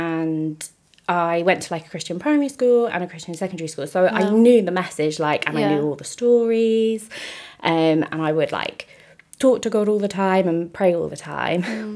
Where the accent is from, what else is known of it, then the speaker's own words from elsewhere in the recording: London, United Kingdom; So I grew up just outside of London by Heathrow Airport.